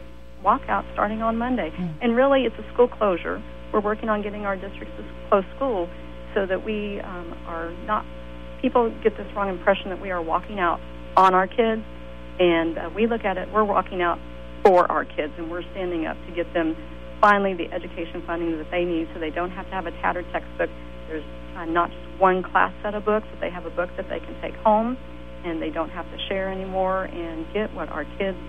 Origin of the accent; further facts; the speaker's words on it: Morgantown, West Virginia, United States; as a twist of fate, I am from Morgantown, West Virginia.